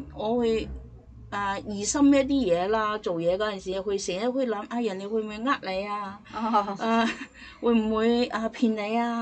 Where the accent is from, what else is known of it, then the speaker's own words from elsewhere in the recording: North China, China; 我哋係北方人嘅性格咧，係比較剛烈啲嘅，所以我哋嘅性格咧有時好急躁啦。